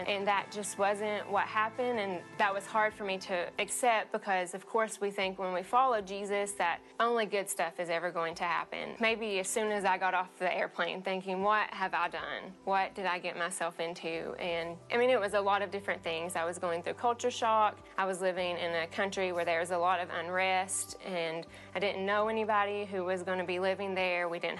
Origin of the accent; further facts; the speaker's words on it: Cookeville, Tennessee, United States; I'm from Cookeville, Tennessee, and I've been going to the river for about 4 years now.